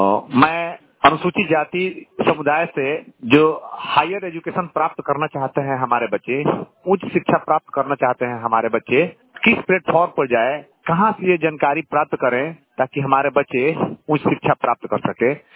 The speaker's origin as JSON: {"language": "Hindi", "town": "Bihiya", "region": "Bihar", "country": "India", "said": "मैं बिहार राज्य के भोजपुर जिला अंतर्गत बिहिया प्रखंड का निवासी हूँ"}